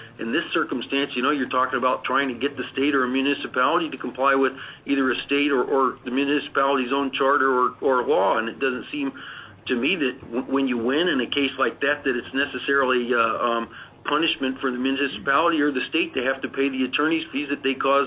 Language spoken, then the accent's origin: English; Fairbanks, Alaska, United States; I'm an attorney here in Fairbanks. I grew up in Fairbanks. I attended Lathrop High School.